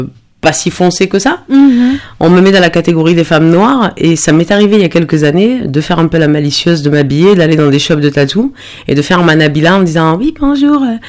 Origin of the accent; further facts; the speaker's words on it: Morocco; quand on est d'origine ethnique africaine, ben moi, je suis marocaine et touareg.